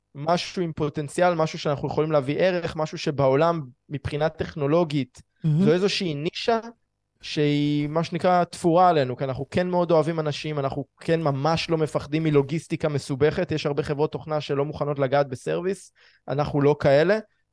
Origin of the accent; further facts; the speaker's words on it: Herzliya, Tel Aviv District, Israel; אני מהרצליה